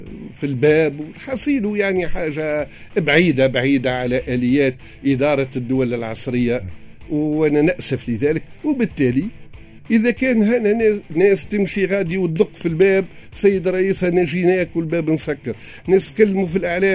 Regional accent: Tunisia

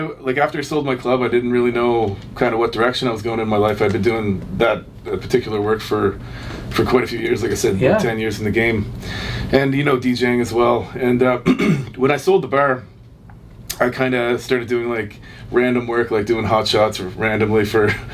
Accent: Nova Scotia, Canada; also born or lived in Toronto / Edmonton; now in Fort McMurray, Canada; I used to live in Edmonton for about 18 years. I'm originally from Nova Scotia. Been kind of all over, born in Toronto.

